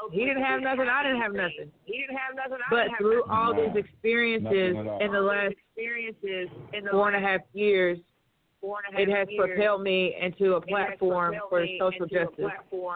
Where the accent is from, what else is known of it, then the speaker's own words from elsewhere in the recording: West Virginia, United States; now in Cincinnati, United States; And I'm not originally from Cincinnati. I'm from a small town in West Virginia, the coal fields of West Virginia, very rural, very small, 98% white community, the Bible Belt of West Virginia.